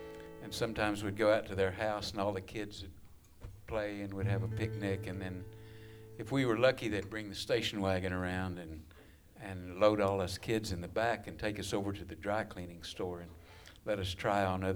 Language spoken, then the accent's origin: English; Lubbock, Texas, United States; also born or lived in Amarillo; I was born in Amarillo, Texas, and grew up in Lubbock, and been going downhill ever since.